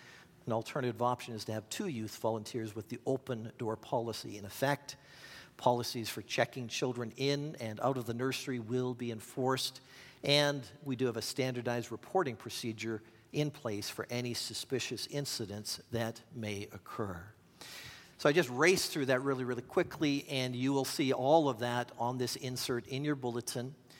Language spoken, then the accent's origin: English; Regina, Saskatchewan, Canada; also born or lived in Moose Jaw; I was born in Moose Jaw, but I grew up in Regina, and I've pastored churches in Regina, in Moose Jaw and Regina